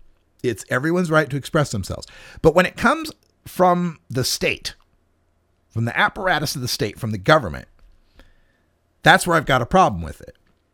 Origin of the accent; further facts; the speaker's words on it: Idaho, United States; because the Pacific Northwest, and particularly Northern Idaho, I'm originally from Idaho, was well known for having an Aryan Nations compound up there in the Northern Panhandle